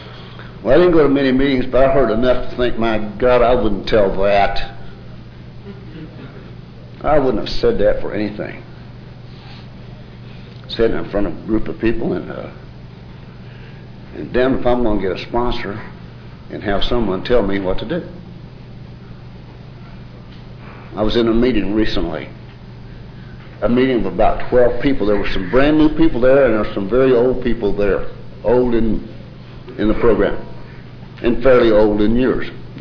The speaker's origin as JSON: {"language": "English", "town": "Oklahoma City", "region": "Oklahoma", "country": "United States", "tie": "born or raised there", "said": "I was raised with Leroy on Capitol Hill in Oklahoma City."}